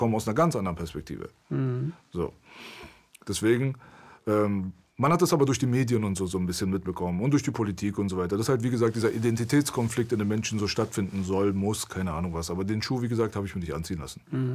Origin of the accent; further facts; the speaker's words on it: Iran; now in Germany; ich komme aus dem Iran, wie gesagt, persische History ist ein paar tausend Jahre alt und das wirst du mir nicht wegnehmen.